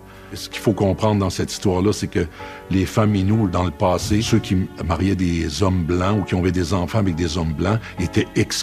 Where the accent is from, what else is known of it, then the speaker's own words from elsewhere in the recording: Uashat mak Mani-utenam, Quebec, Canada; Je viens de la communauté Inu de Washat Makmanyutanam à cette île.